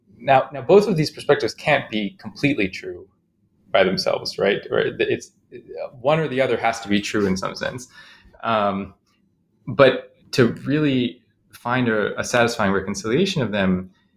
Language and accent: English; Chicago, Illinois, United States; I grew up in Chicago, mostly, and I had a kind of interesting upbringing because I saw perspectives from both the sciences and art and literature.